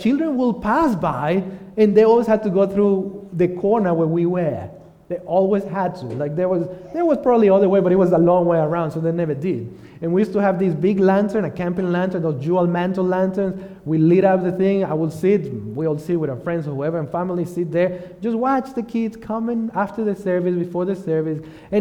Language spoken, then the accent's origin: English; Mexico; I would go to the shopping centers where I grew up in Mexico, big shopping centers